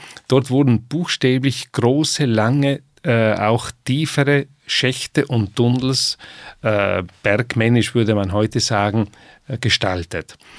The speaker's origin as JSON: {"language": "German", "region": "Trentino-Alto Adige", "country": "Italy", "said": "Ich komme aus Südtirol."}